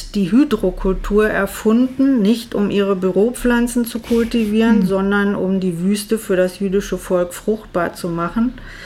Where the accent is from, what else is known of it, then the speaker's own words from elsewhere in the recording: North Rhine-Westphalia, Germany; ich komme ja aus dem Ruhrgebiet